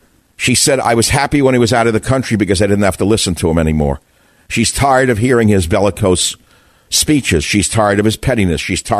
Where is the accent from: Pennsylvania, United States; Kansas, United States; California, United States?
California, United States; I know as a Californian, I'm paying higher taxes.